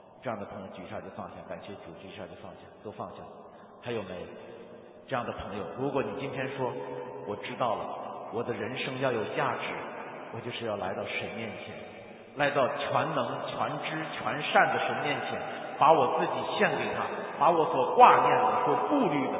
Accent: China; 谢谢你看得起我们中国人，拣选了我们

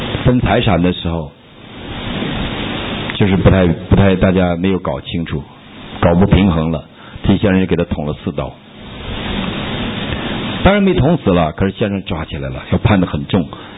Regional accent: Northeast China, China; 我是东北人，想娶个上海人

